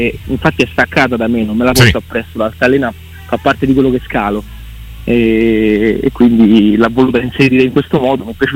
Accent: Rome, Lazio, Italy; Io sono romano, però mio padre è nato in questo paese, si chiama Radicofani, che è un posto in Val d'Orcia.

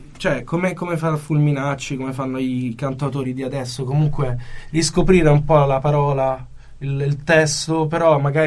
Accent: Tarquinia, Lazio, Italy; sì, sono litorale.

